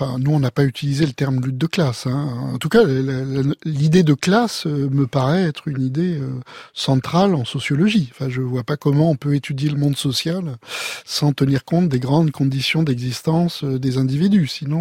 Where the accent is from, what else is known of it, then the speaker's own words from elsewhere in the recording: Lyon, Auvergne-Rhône-Alpes, France; born there; Alors moi, je ne suis pas un déraciné, je suis né à Lyon.